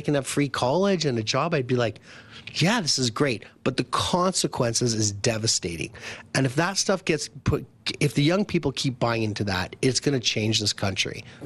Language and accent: English; Canada; moved away; I come from Canada. And when I came here, I was ignorant.